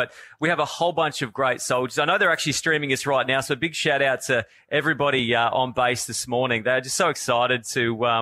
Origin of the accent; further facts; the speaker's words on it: Townsville, Queensland, Australia; When they find out that we are from Townsville, the first thing they want to have a chat about is the footy.